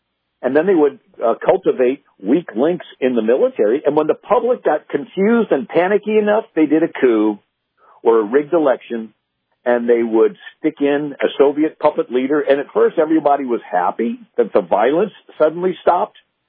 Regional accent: St. Louis, Missouri, United States; And, you know, I'm from St. Louis originally, and I'm 30 minutes from Ferguson, Missouri.

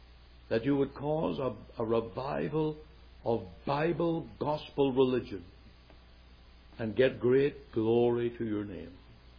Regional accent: Canada; I'm from Canada.

